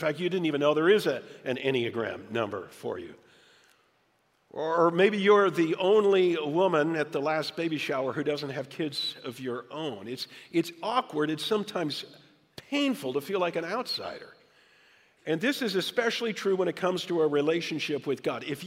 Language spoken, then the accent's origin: English; Midwest, United States; moved away as an adult; Well, a few months after Sue and I got married, we moved from the Midwest, where we had both grown up, to the Boston area, and whoa, did we feel like outsiders.